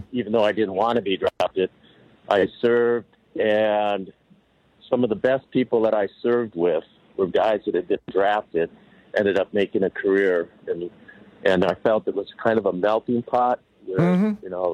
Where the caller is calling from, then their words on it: Seattle, Washington, United States; Seattle, Washington.